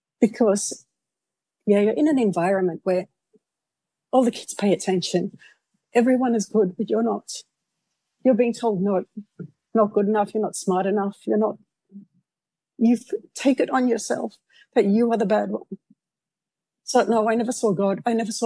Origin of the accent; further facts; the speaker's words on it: South Africa; And telling them, no, I'm from South Africa, they assume Africa, spear chuckers living in a hut somewhere.